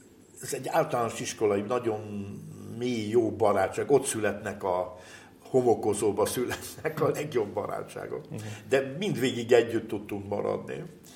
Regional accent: Budakeszi, Pest, Hungary; Igen. Budakeszin nőttem fel. És az apámmal ilyenkor mindig kimentünk.

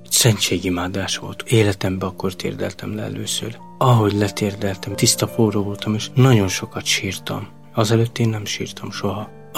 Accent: Esztergom, Komárom-Esztergom, Hungary; born there; first language Romani; Hungarian is a second language

